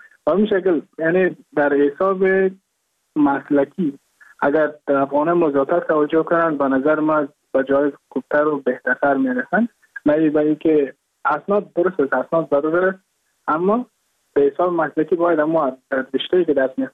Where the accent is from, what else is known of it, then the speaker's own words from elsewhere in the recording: Mazar-i-Sharif, Balkh, Afghanistan; now in Goa, India; از مزار شریف هستم، از قریه شیرآباد که از قریه درفتاده مزار شریف بخش میباشم. که ما در سال 2019 ماه جون به هندوستان آمدم